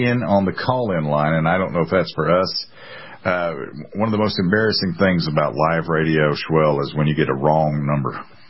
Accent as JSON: {"language": "English", "region": "the South", "country": "United States", "said": "Well, I mean, I'm from the South too, but I mean, I'm also sane."}